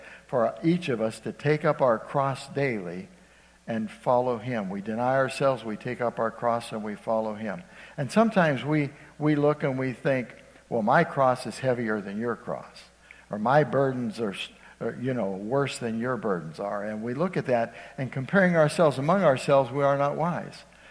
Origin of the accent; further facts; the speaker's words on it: Youngstown, Ohio, United States; I'm originally from Youngstown, Ohio, and every time we go back there's a place called Handel's Ice Cream, homemade ice cream.